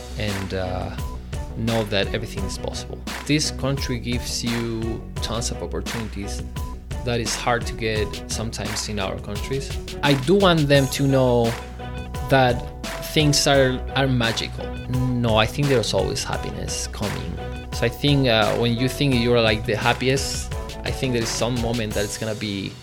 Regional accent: Chile; English is a second language; now in United States; Because I was from, I'm from Chile, so I grew up there

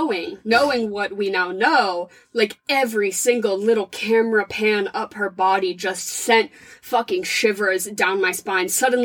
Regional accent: United States; I'm going to say Besson because I'm an American

